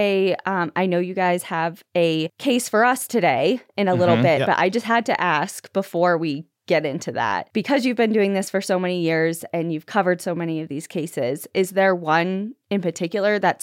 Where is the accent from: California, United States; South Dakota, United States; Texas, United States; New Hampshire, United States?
New Hampshire, United States; moved away; I mean, growing up in New Hampshire, obviously we have black bear and moose and things like that. But I've moved over the years to the Pacific Northwest and Colorado